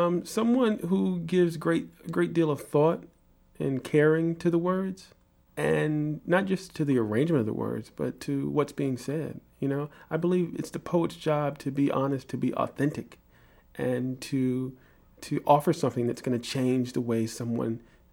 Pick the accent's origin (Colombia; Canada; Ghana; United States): United States; New York City, New York; born there; No, I was born in New York City.